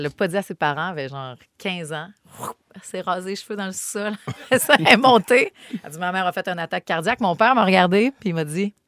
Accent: Dolbeau, Quebec, Canada; Je viens de Dolbeau, mon pauvre loup, c'est sûr.

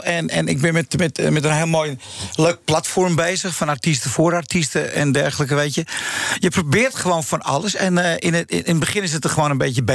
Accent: Amsterdam, North Holland, Netherlands; Nou, ik was een jaar of 4 en ik kom uit Jordaan.

